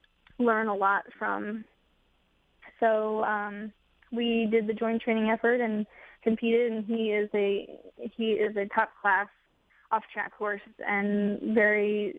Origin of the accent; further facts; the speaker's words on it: Mendham, New Jersey, United States; born there; I was born in Medham, New Jersey, and I was born accidentally at my grandmother's house.